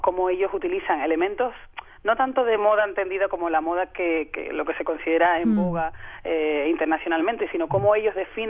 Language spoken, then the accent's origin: Spanish; Spain; Yo soy, sí, de Guinea Ecuatorial. Uh-huh. Y claro, o sea, criándome en España, yo nací en España y criándome en España